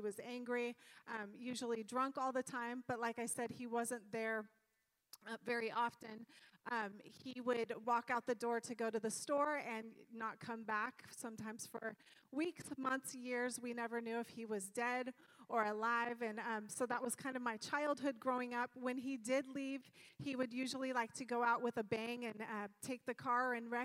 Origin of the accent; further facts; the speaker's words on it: Sacramento, California, United States; Okay, so I was born and raised in Sacramento, actually not far from here in Oak Park. I was raised by a single mom for the most part.